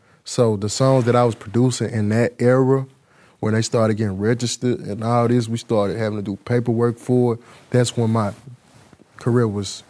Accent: Memphis, Tennessee, United States; You growing up in Memphis, this is how you want to do, cop the new J's.

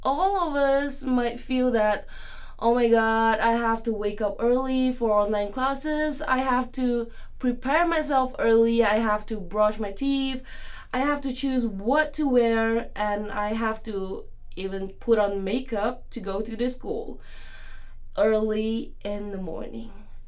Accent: Borneo, Malaysia; And one special thing or one interesting facts that we often get from the people in Peninsula, from the people Peninsula here is that, are we people in Borneo State really living on

